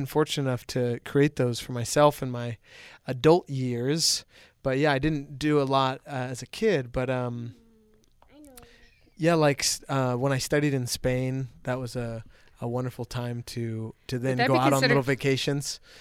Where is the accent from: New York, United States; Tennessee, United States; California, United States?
California, United States; Sacramento; I remember my dad, I grew up in Sacramento, and during the winter, sometimes he would just like hop us.